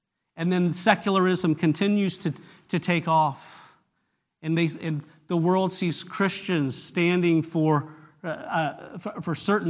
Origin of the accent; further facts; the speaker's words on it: California, United States; and I grew up in California, not the Bible Belt, okay, by any stretch of the imagination.